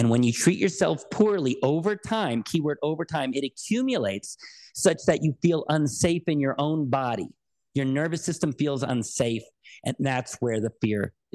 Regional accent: United States; Now, it is true that being an American, I know we have a sort of a cultural over-the-top optimism that that in other cultures is less.

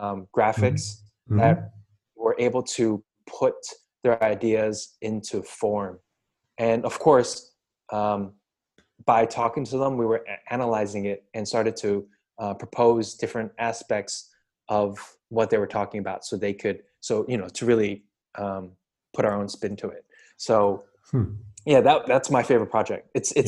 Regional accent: United States; the client just resonates with me because I'm American and I know where they're coming from

